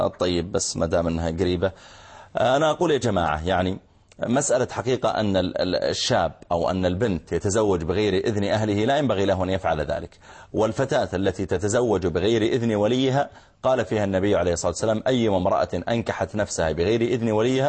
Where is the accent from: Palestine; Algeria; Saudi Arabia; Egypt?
Saudi Arabia; عندنا في السعودية